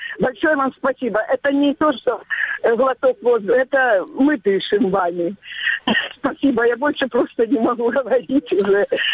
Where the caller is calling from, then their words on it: Crimea, Ukraine; Я из Крыма звоню.